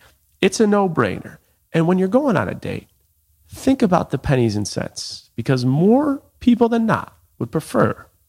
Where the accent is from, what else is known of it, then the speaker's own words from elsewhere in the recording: Buffalo, New York, United States; I grew up in Buffalo, New York.